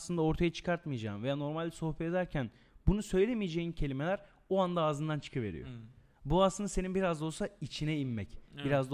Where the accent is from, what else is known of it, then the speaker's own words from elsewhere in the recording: Erzurum, Turkey; ben de bir Erzurumlu olarak bir Dadaş olarak falan bir şey yapayım. Hani bizim oralarda bir söz var.